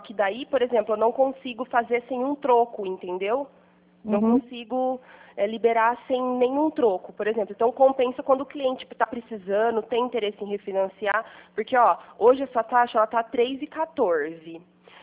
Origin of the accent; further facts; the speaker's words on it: Pirassununga, São Paulo, Brazil; Eu sou daqui de Pirassununga mesmo